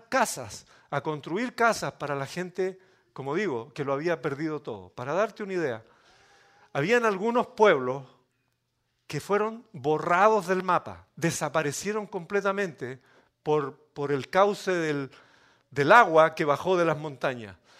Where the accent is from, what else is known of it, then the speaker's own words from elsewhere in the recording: Chile; moved away; also born or lived in Honduras; Yo estuve con mi familia viviendo un par de años, aunque soy originalmente de Chile, vivimos un par de años en Honduras, después del huracán Mitch.